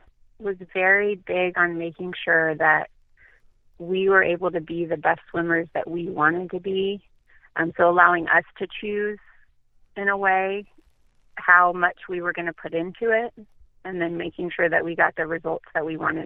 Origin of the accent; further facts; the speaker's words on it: New Jersey, United States; born there; So I was born in New Jersey, near Fort Dix. We only lived there for 1 year, and then we started to move more after that.